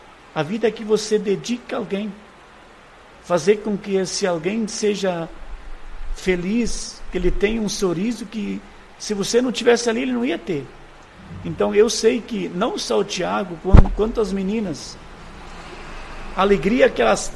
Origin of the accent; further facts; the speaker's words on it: Brazil; Porque como brasileiro, eu sempre costumo dizer